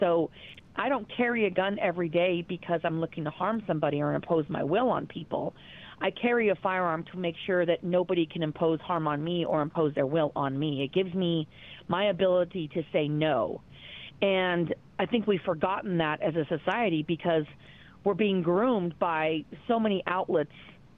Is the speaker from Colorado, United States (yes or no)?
yes; Denver, Colorado, United States; I grew up in Denver. I went to private school in the city